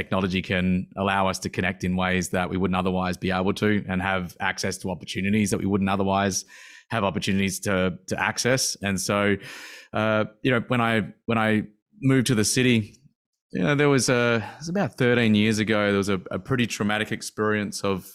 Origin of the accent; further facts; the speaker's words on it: Australia; I was born in Outback Australia and did all my schooling out there.